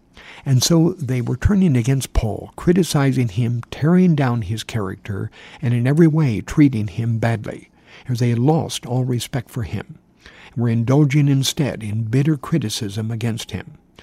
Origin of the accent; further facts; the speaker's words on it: Philippines; moved away as an adult; now in Guam; We have come from the Philippines. We came here to Guam from the Philippines.